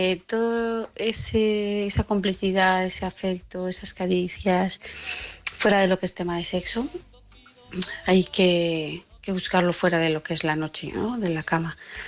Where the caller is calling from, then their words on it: Huesca, Aragon, Spain; de Huesca.